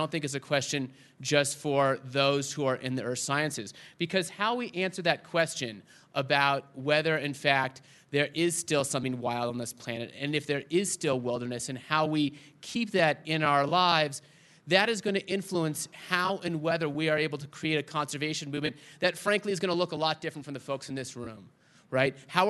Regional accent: Phoenix, Arizona, United States; I grew up in Phoenix, Arizona

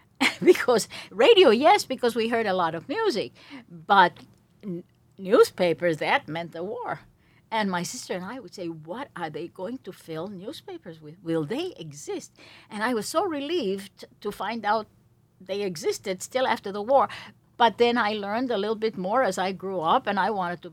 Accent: Peru; first language Spanish; English is a second language; also born or lived in Paris, France; I was born in Paris. But actually, I was raised in Peru. And I was sent to an American school, like my mother had before. So we spoke 3 languages right from the start. French, Spanish

